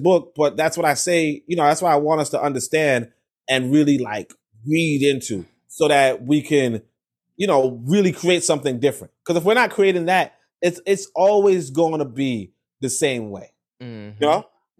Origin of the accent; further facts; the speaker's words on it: New York, United States; you know, I'm from New York. I so we don't have that great opinion of George Bush.